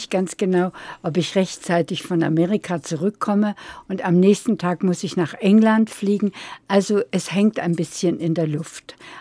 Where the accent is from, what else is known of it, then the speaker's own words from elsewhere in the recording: Bartelsdorf, Ústí nad Labem Region, Czechia; also born or lived in Chomutov; Nein, ich bin nur in Komotau geboren. Ah. Und wir haben dann auf einem Dorf gelebt. Das hieß Bartelsdorf.